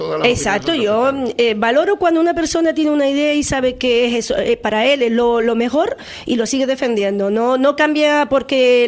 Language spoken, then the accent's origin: Spanish; Canary Islands, Spain; yo soy canaria y lo digo